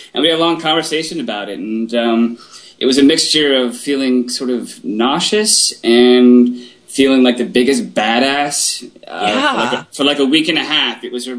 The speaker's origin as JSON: {"language": "English", "town": "Mount Vernon", "region": "Washington", "country": "United States", "tie": "born or raised there", "said": "Yeah, I grew up in Mount Vernon pretty much my whole life."}